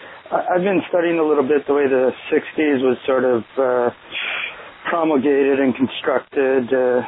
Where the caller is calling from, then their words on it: Oregon, United States; I'm calling from Oregon.